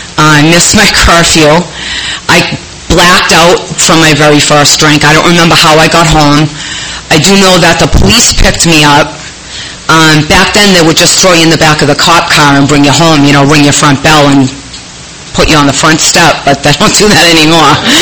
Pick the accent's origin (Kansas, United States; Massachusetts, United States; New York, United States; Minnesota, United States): Massachusetts, United States; Boston; now in Coronado, United States; I moved to San Diego. I live in Coronado now. I've been here about 4 years, and it's nice. I'm from Boston. Maybe you heard of our Patriots, Red Sox, Bruins, Celtics.